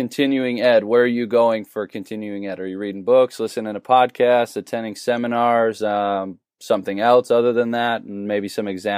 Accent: Buffalo, New York, United States; also born or lived in Maryland / Texas; So for me, I'm from Buffalo. I went to grad school in Maryland, and I went down to Texas because I didn't know anybody in Texas.

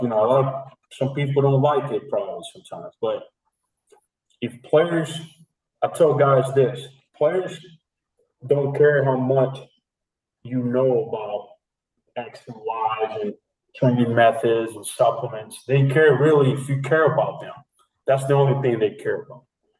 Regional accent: Dominican Republic; English is a second language; now in United States; I learned that my first spring training in the United States. I was a kid from the Dominican, show up to stretch, and I didn't know where like place the cones right

